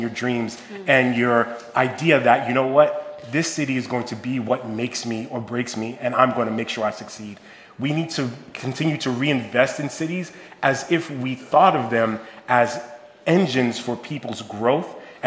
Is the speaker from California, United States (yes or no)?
no; Bronx, New York, United States; I grew up in New York. I grew up in Soundview in the Bronx, and you can Google that when you get home later